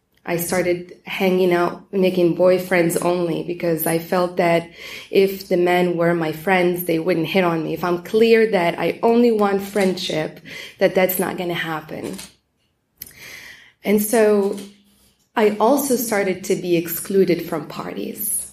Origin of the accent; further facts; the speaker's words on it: Morocco; born there; English is a second language; I was born in Morocco.